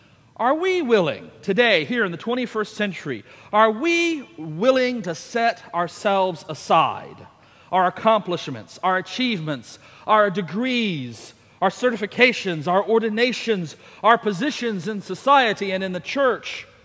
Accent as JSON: {"language": "English", "region": "Texas", "country": "United States", "said": "I'm a Texan, born of Texans, a fifth generation Texan, no less. There are not many of us left."}